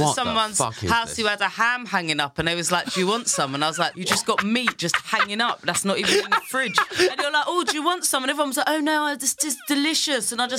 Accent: London, United Kingdom; No, because I grew up in London.

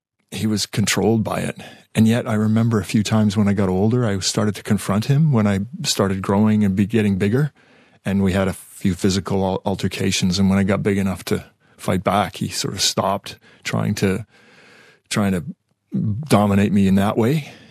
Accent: Vancouver, British Columbia, Canada; also born or lived in Toronto; I was born in Toronto in the east, and then we moved to the west in Vancouver.

